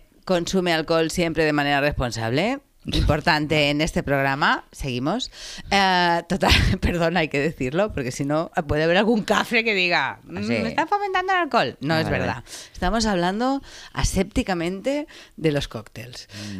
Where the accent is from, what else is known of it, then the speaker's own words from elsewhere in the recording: Tarragona, Catalonia, Spain; nosotros, aunque hablemos para el mundo mundial, somos de Tarragona.